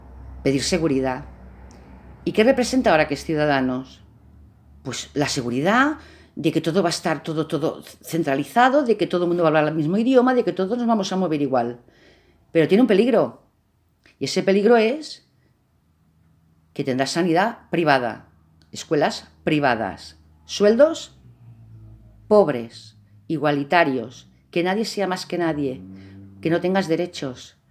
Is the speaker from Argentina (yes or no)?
no; Catalonia, Spain; Yo misma soy catalana, estoy casada con mi marido desde hace 30 años y nos hablamos en castellano, porque nos conocimos así y hablamos en castellano entre nosotros. Fuera hablamos en catalán